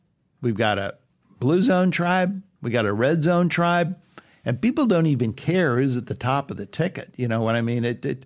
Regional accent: California, United States; I grew up in California.

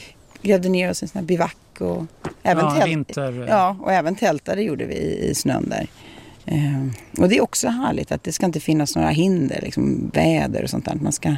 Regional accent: Drottningholm, Stockholm County, Sweden; Jag är uppvuxen på Drottningholm, strax utanför Stockholm.

